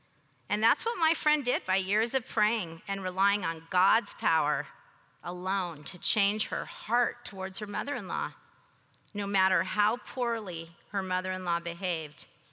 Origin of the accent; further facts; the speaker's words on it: California, United States; As some of you know, I grew up in Sonoma County. In fact, my parents and siblings live in Santa Rosa, where all the fires were.